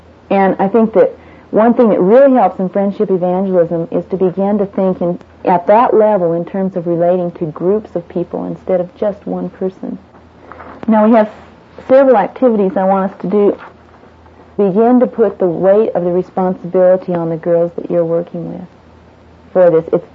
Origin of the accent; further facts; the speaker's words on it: United States; Yes, I'm an American.